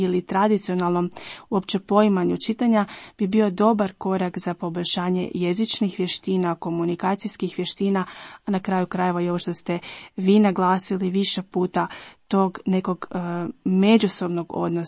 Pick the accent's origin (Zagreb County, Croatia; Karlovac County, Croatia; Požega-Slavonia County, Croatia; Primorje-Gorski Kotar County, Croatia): Požega-Slavonia County, Croatia; Pleternica; Ja dolazim iz Pleternice, to je malo mjesto u Slavoniji